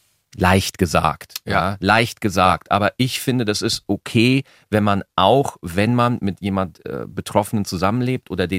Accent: Switzerland; ich komme aus der Schweiz.

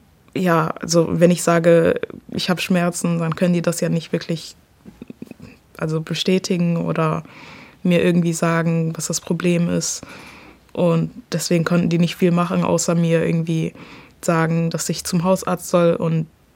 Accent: Hamburg, Germany; born there; ich wohne in Hamburg, meine Eltern kommen aus Ghana und ja, also ich wurde auch hier in Deutschland geboren

